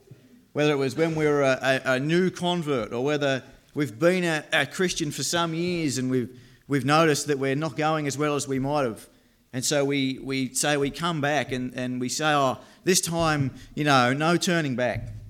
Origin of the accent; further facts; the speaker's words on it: Smithton, Tasmania, Australia; also born or lived in Wilmot; I'm 25 years old, and I was born in Tassie. I grew up in a little place called Wilmot. It's a wonderful place. And my family moved to Smithton when I was only 2 years old, and I've been there all my life.